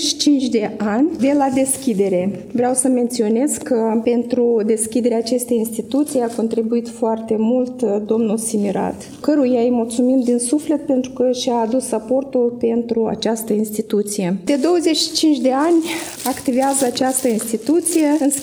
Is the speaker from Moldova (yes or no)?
yes; Ungheni, Ungheni District, Moldova; sunt originară din Ungheni.